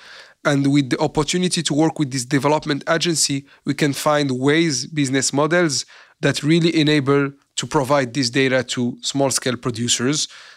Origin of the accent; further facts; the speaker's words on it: Morocco; Personally, I'm from Morocco.